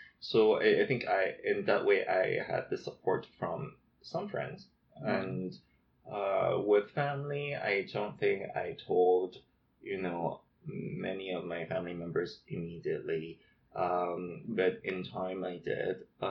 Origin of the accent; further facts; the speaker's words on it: Hong Kong; born there; I was born in Hong Kong. I identify myself as a queer, POS, Asian immigrant settler.